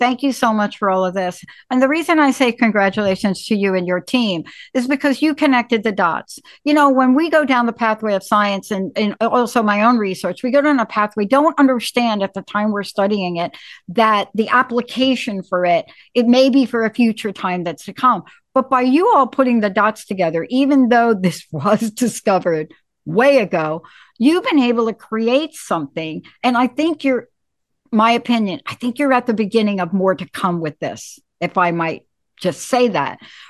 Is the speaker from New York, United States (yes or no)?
yes; New York, United States; I'm from New York, so don't worry.